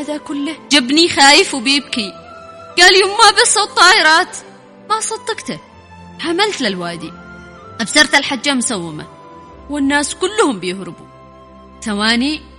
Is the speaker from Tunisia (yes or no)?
no; Sanaa, Yemen; لو كانوا هم نازحين عندنا بصنعاء كنا نتحملهم هكذا؟